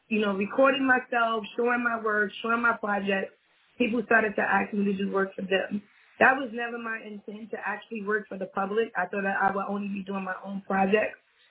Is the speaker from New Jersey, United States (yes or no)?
yes; Newark, New Jersey, United States; born and raised in Newark, New Jersey.